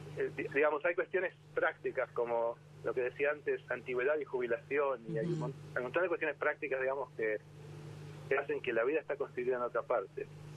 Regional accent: Bahía Blanca, Buenos Aires Province, Argentina; born there; nací en Bahía Blanca y estudié en la Universidad del Sur.

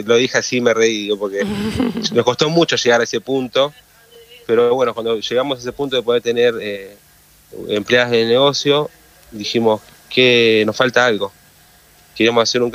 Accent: Mercedes, Buenos Aires Province, Argentina; Somos de Mercedes, Buenos Aires.

